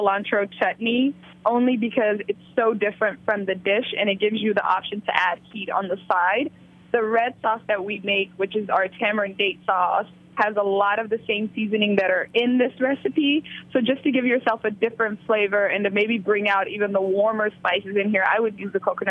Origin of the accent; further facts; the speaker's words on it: Somalia; It's very reflective of all the flavors of my home country and my mom's pantry. Somalia is on the longest coast of all of Africa